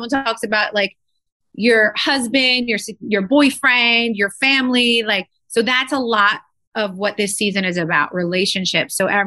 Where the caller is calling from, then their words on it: New Jersey, United States; I'm here live from New Jersey.